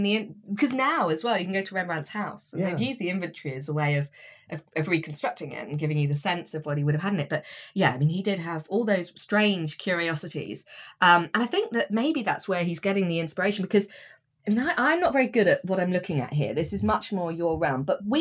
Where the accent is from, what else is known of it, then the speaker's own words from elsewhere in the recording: Slough, South East England, United Kingdom; Thank you. Yeah. A little nod to my hometown.